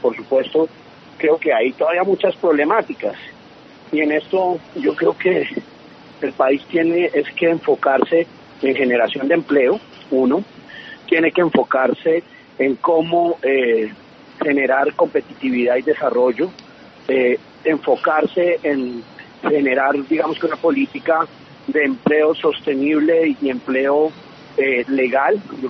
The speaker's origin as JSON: {"language": "Spanish", "country": "Colombia", "said": "somos colombianos"}